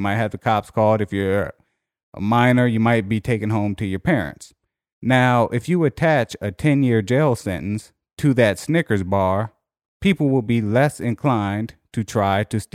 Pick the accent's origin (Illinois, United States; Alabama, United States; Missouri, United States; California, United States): Missouri, United States; I'm from Missouri.